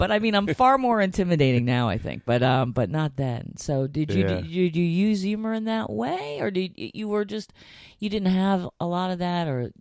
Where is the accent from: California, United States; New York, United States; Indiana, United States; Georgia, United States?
New York, United States; New York City; and I grew up on the Upper West Side, not, you know, far Upper West, like Jew Upper West. I was on Jew Upper West, Lincoln Center area